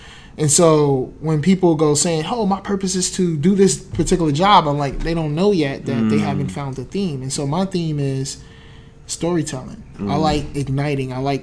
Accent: New Jersey, United States; And I was from Jersey.

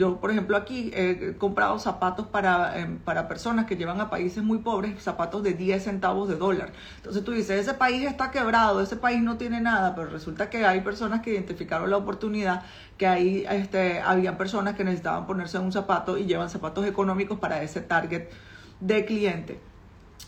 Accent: Venezuela; moved away; después que yo me mudé aquí hace 10 años, como venezolana, ustedes todos deben saber que hemos vivido una crisis y unos altibajos y unas locuras que han pasado en mi país los últimos años, las últimas décadas, mejor dicho.

